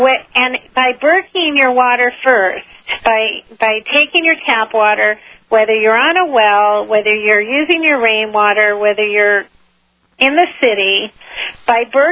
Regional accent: California, United States; everybody I think knows I'm from California and I visit home a lot

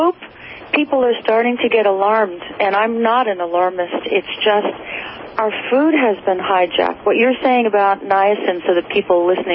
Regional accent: Ireland; Actually, I write, because I'm Irish, and we Irish either drink or write.

